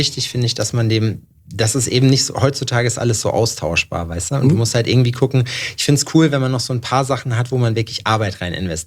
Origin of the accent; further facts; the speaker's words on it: Jena, Thuringia, Germany; wir haben 100.000 und 110.000 Einwohner, hat Jena, wo ich herkomme, so, und ist halt eine Unistadt